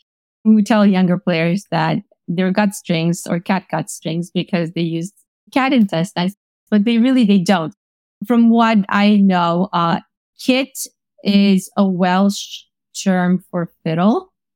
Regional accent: Canada; also born or lived in Romania; now in New York, United States; I'm Canadian. I live in New York now. I was born in Romania.

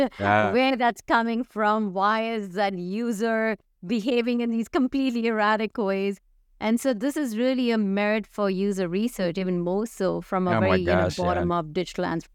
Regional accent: India; moved away as an adult; also born or lived in United States; now in Netherlands; I'm like a middle class, urban, you know, woman who grew up in India but left and went to the US to blah, blah, blah, right? And now I'm in the Netherlands.

